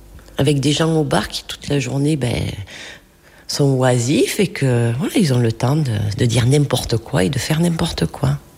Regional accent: Sumène, Occitanie, France; born there; je suis née à Sumène, j'ai 45 ans

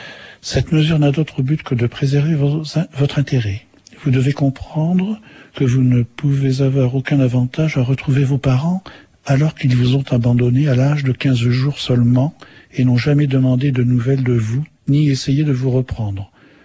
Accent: France; born there; je suis né en France mais d'une mère polonaise.

